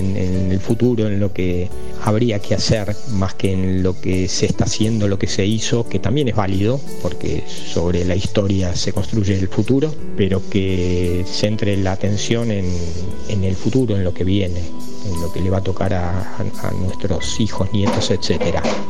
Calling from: Tigre, Buenos Aires Province, Argentina; de Tigre.

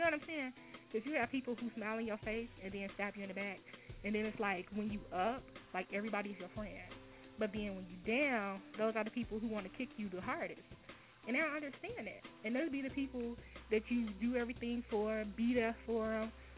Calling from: Gary, Indiana, United States

